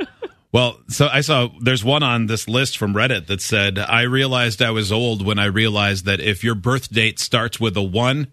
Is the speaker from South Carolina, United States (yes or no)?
no; New Jersey, United States; oh, I used to listen to you on the school bus when I grew up in New Jersey, near where Steve grew up.